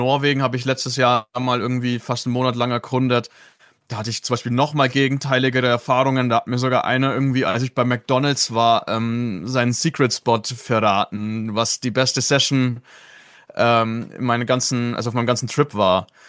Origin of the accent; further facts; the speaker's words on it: Southern Germany, Germany; warum ich irgendwann als Süddeutscher tatsächlich in den Norden geflohen bin.